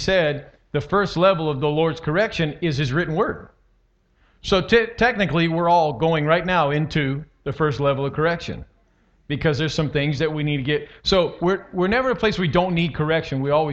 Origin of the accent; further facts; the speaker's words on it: Arizona, United States; But we are from Arizona. It's very hot in Arizona.